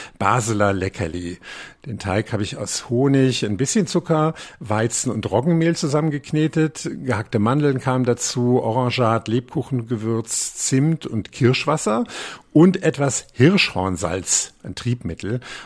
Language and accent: German; Rhineland, Germany; born there; Als gebürtiger Rheinländer liebe ich zum Beispiel diese Aachener Printen